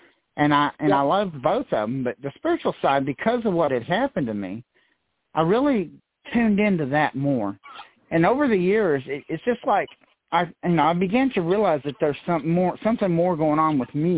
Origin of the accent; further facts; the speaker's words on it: Texas, United States; growing up in South Texas, I had a lot of Hispanic friends.